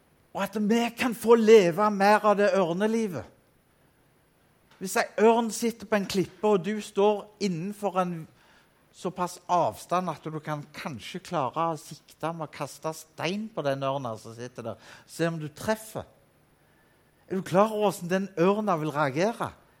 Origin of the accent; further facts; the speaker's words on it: Rogaland, Norway; Jeg er rogalending, hvis ikke du har allerede gjenkjent det på dialekten.